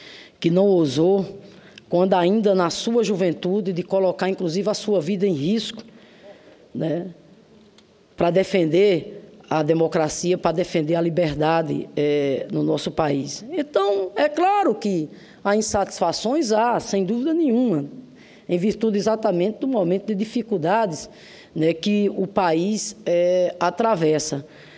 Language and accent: Portuguese; Northeast Region, Brazil; moved away; Como muitos nordestinos e nordestinas, eu tive que sair da minha terra para buscar mudar de vida